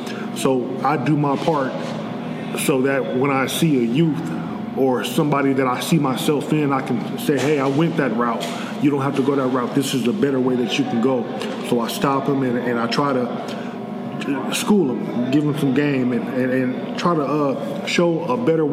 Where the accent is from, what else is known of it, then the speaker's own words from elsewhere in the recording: San Jose, California, United States; also born or lived in Compton; I was born in Compton, California back in 75. I was back and forth from Compton to San Jose, California. This is Northern California. Back and forth pretty much all my life. But if you ask me, I grew up in San Jose, East San Jose